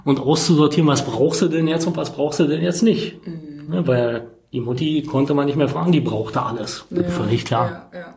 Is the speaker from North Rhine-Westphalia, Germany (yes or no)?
no; Frankfurt, Brandenburg, Germany; now in Berlin, Germany; Ich hatte sie wohnt in Frankfurt-Oder ursprünglich, in meiner Heimatstadt.